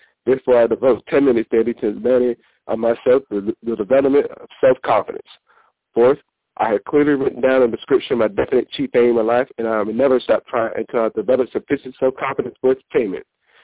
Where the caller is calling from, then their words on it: Jacksonville, Florida, United States; Jacksonville, Florida.